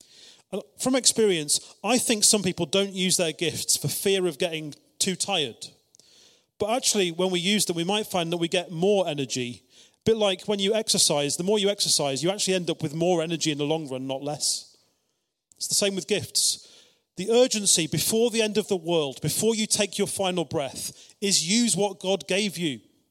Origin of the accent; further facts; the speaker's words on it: United Kingdom; being British